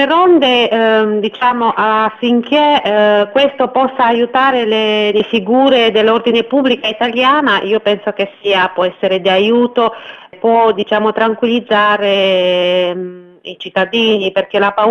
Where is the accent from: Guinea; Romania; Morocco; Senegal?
Romania; quando noi come rumeni siamo rimasti un po' delusi